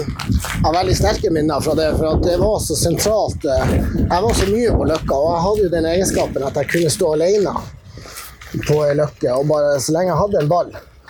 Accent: Tromsø, Troms, Norway; Jeg vokste opp I Tromsø.

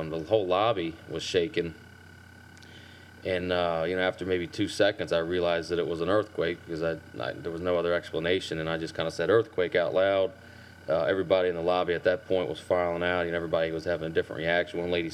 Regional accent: San Leandro, California, United States; born there; I was born in San Leandro, California, which, there's earthquakes out there.

